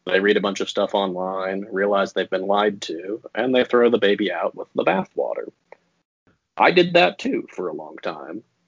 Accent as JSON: {"language": "English", "region": "Utah", "country": "United States", "tie": "born or raised there", "also_born_or_lived": "Alaska", "said": "Typical Mormon upbringing in Utah. Although I guess because I grew up in Alaska too"}